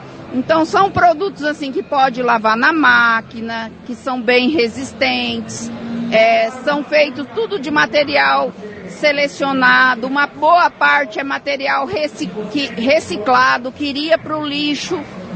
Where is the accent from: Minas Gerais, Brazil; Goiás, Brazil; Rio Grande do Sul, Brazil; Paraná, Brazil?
Paraná, Brazil; porque eu mesmo sou paranaense.